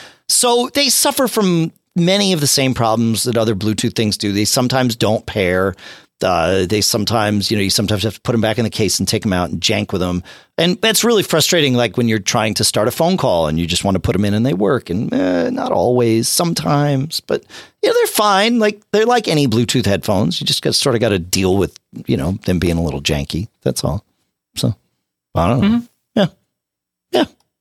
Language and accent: English; Durham, New Hampshire, United States; from Durham, New Hampshire.